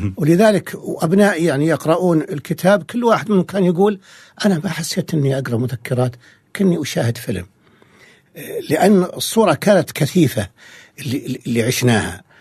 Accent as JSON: {"language": "Arabic", "town": "Al Zulfi", "region": "Riyadh Province", "country": "Saudi Arabia", "tie": "born or raised there", "said": "كان عادي مثلا إذا ذهبنا إلى بلدتنا الزلفي"}